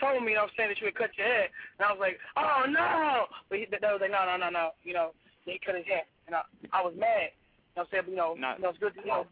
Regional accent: Houston, Texas, United States; But I mean, I'm from the country. I'm from Houston, Texas. I'm a country boy from my heart. I ride horses and everything.

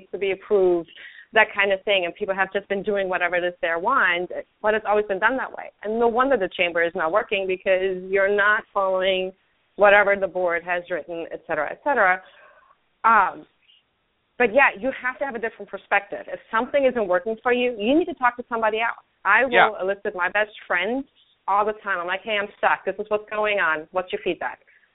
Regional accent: Germany; And I grew up in Germany, which is a very different culture.

